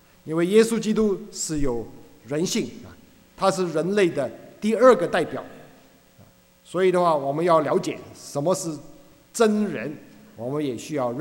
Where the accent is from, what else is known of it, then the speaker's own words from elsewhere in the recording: Hong Kong; 我在香港长大，但是没有在香港工作过啊，都是在美国或者是台湾啊。